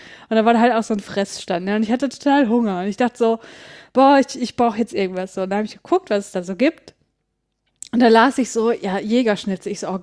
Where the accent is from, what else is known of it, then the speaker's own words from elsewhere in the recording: North Rhine-Westphalia, Germany; ich komme ja aus Nordrhein-Westfalen